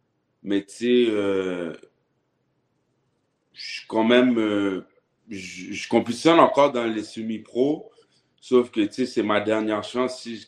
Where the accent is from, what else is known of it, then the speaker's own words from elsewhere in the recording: Quebec, Canada; born there; moi, je suis né au Québec.